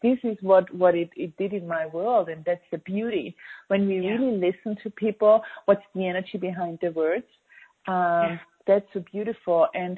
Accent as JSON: {"language": "English", "country": "Austria", "said": "I'm from Austria, by the way, for everyone out there."}